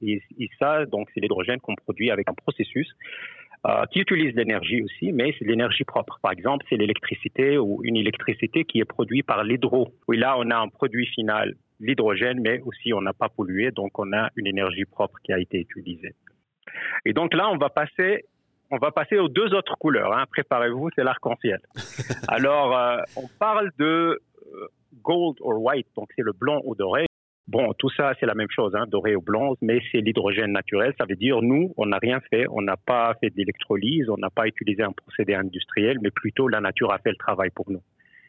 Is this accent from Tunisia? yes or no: yes; Tunisia; moved away as an adult; now in Canada; mon intérêt à la géologie a commencé à un très jeune âge où j'ai grandi en Tunisie, donc à la jonction des Atlas et de la mer méditerranéenne.